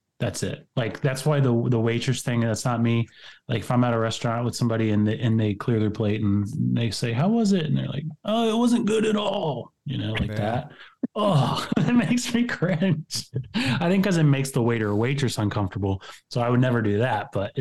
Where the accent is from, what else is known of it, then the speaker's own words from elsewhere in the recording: Cincinnati, Ohio, United States; I'm from Cincinnati, and there's a Cincinnati player, Jamar Chase